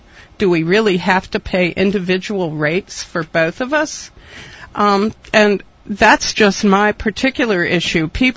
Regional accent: Virginia, United States; Well, I was born in Virginia. I grew up here. I went to college here. I live here now.

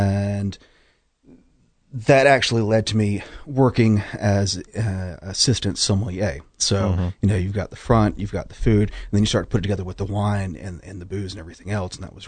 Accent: Winston-Salem, North Carolina, United States; also born or lived in Alabama; I guess I sort of was born in Alabama, but I grew up in Winston-Salem for all intents and purposes.

